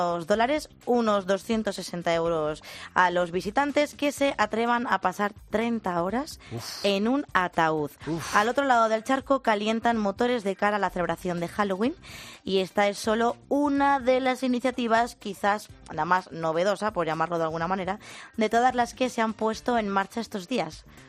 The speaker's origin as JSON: {"language": "Spanish", "town": "Valladolid", "region": "Castile and León", "country": "Spain", "said": "el premio se lo ha llevado mi tierra, se lo ha llevado Valladolid."}